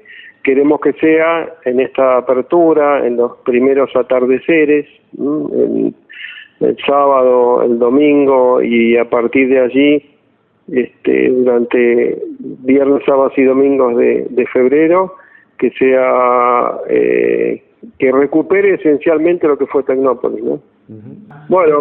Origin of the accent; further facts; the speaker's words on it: Argentina; son esos emprendimientos que a mí como argentino me enorgullecen